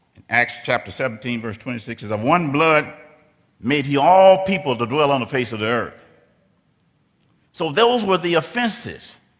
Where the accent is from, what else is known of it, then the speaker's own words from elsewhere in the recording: Arkansas, United States; born there; I was born in Arkansas, and I experienced the injury of being considered less than a human being.